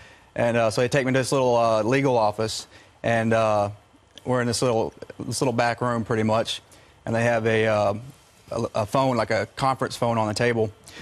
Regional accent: United States; I'm so, you know, happy to be an American.

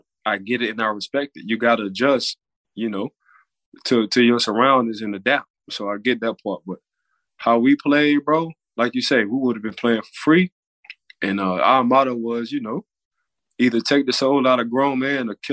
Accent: New Orleans, Louisiana, United States; So I'm from New Orleans, and we talk about it all the time. Like, between New Orleans and Miami guys, we feel like we're the same kind of people.

